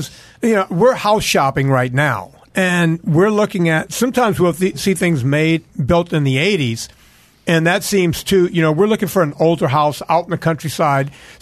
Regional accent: New Orleans, Louisiana, United States; I'm from New Orleans.

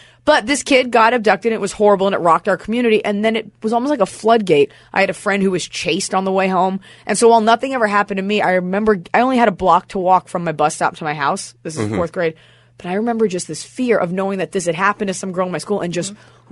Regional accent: Dallas, Texas, United States; I grew up in Dallas, Texas, and something happened.

